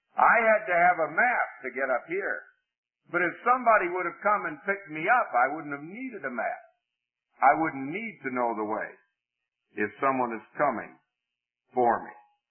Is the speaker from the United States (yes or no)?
yes; the South, United States; I'm from the South, and Jimmy's from the South, and I know him.